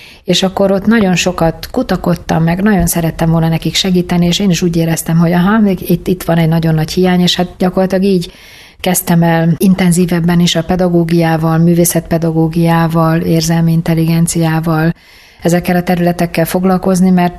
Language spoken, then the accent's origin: Hungarian; Pécs, Baranya, Hungary; nagyon vidám, nagyon szép gyerekkorom volt, tanárok a szüleim, Pécsett élünk, még most is, és tényleg pécsi vagyok.